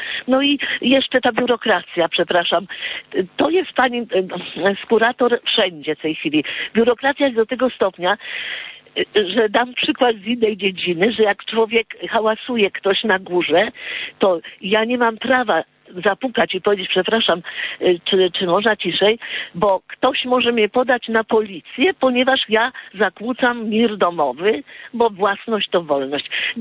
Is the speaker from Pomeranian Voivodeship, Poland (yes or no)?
no; Warsaw, Masovian Voivodeship, Poland; jestem z Warszawy